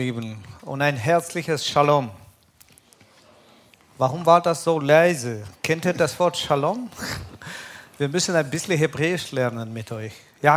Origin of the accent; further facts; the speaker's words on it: Kyiv, Ukraine; now in Germany; Ich komme nicht aus Israel. Ich bin in der Ukraine aufgewachsen, ein Land, das heute ständig unter einem Bombardement steht. Und in der Hauptstadt Kiew bin ich aufgewachsen und geboren